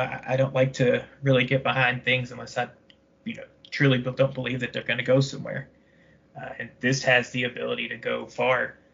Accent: Louisville, Kentucky, United States; I'm from Louisville here in Kentucky.

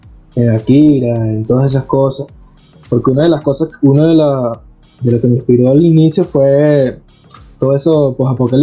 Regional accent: Guárico, Venezuela; soy de Venezuela, de Guárico, el centro del país.

